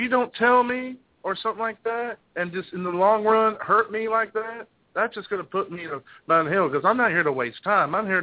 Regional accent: Houston, Texas, United States; I'm from Houston as well.

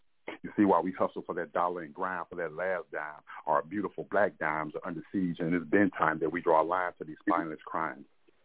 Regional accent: Oakland, California, United States; I'm from Oakland. I'm from the Bay Area.

